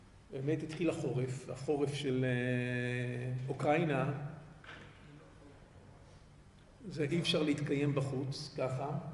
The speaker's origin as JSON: {"language": "Hebrew", "town": "Jerusalem", "region": "Jerusalem District", "country": "Israel", "tie": "born or raised there", "also_born_or_lived": "Bnei Brak", "said": "אני נולדתי בבני ברק, משפחה גרה בבני ברק"}